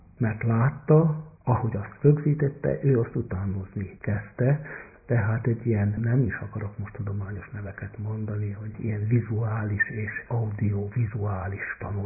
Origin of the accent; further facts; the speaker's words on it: Čoka, Vojvodina, Serbia; Egy igazi falusi közösségbe nevelkedtem föl, és szinte visszasírom azokat a ideális állapotnak tűnő gyerekkori élményeket.